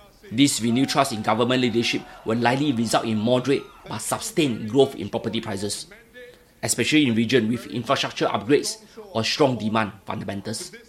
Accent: Singapore; As what PM Wong has said, we are all Singaporean. Let's work together for a better Singapore as a nation.

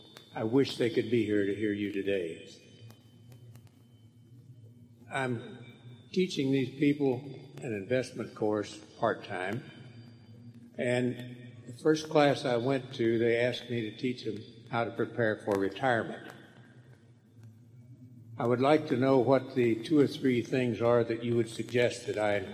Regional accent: Phoenix, Arizona, United States; from Phoenix, Arizona.

